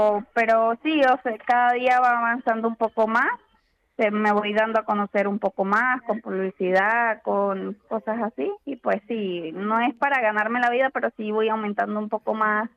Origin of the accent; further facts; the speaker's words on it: Venezuela; now in Spain; Bueno, yo soy de Venezuela y soy licenciada en enfermería en mi país